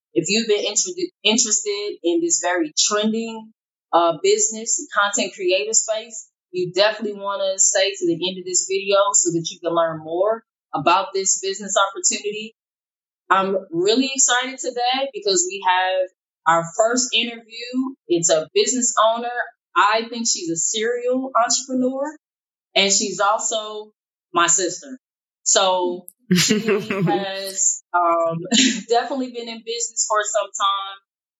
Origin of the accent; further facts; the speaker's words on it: St. Louis, Missouri, United States; I mean, we're from St. Louis. There's not a whole lot of fashion coming out of St. Louis.